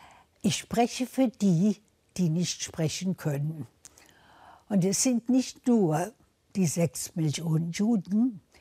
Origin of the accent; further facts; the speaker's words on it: Berlin, Germany; born there; Berlin ist meine Heimat. Ich bin hier geboren. Ich fühle mich als Berlinerin. Ich fühle mich als Deutsche. Ich gehöre hierher. Ich bin hier, ich sage immer, mit Spreewasser getauft.